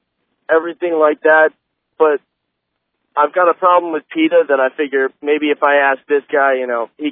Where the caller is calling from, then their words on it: Tampa, Florida, United States; I'm calling from Tampa.